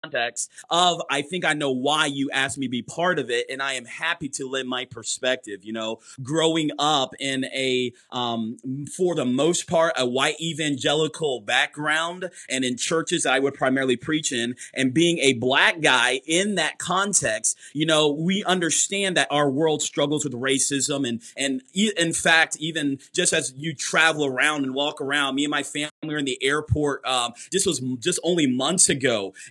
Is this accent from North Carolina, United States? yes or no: yes; North Carolina, United States; I am from North Carolina and I have the opportunity to travel out from there.